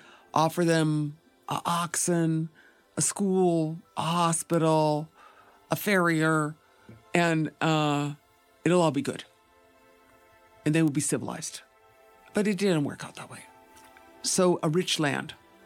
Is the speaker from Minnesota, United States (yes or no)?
yes; Minnesota, United States; I'm from the White Earth Reservation.